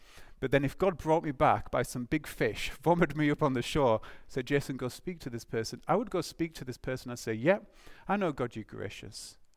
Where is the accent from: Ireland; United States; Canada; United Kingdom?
United Kingdom; Huddersfield, Yorkshire and the Humber; so I come from Huddersfield in the UK